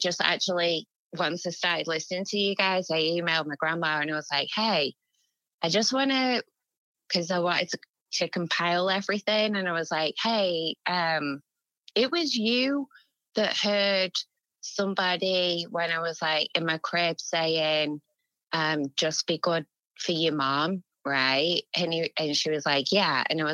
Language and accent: English; England, United Kingdom; because we're English. I mean, even though he was Jamaican, he was in England